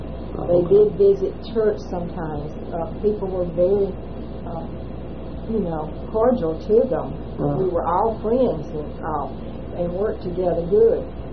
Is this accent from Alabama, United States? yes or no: yes; Alabama, United States; Well, I grew up in Dale County. I was born in Dale County.